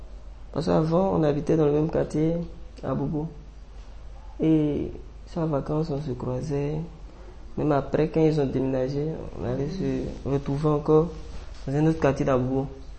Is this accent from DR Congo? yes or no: no; Fakissé-Dougou, Côte d’Ivoire; born there; Je suis né à Fakissé-Dougou, dans une ville au nord de la Côte d'Ivoire. Je suis né le 20 novembre 1981.